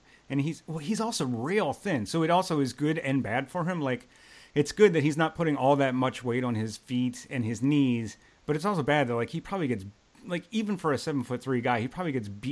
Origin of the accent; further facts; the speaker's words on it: Philadelphia, Pennsylvania, United States; now in New York, United States; I'm from the Philly area, so I'm fine.